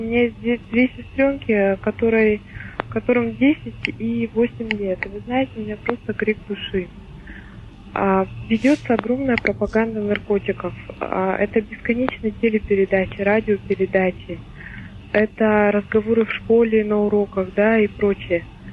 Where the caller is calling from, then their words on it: Irkutsk, Irkutsk Oblast, Russia; Я звоню из Иркутска.